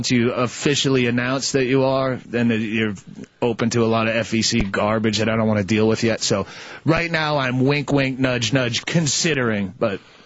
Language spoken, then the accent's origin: English; Massachusetts, United States; moved away as an adult; now in Bisbee, United States; Massachusetts originally